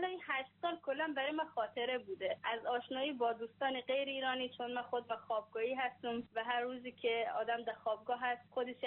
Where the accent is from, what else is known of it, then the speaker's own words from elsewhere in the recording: Herat, Afghanistan; also born or lived in Daykundi; now in Iran; از ولایت دایکنده سالتم و در هرات هم بزرگ شدم.